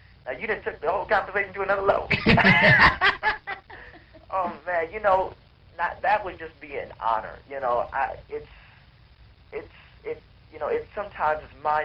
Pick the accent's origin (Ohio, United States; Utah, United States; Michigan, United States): Michigan, United States; Flint; now in Detroit, United States; I'm originally from Flint, Michigan, but the label is based out of Detroit, so you know, I'm here, all, you know, basically all the time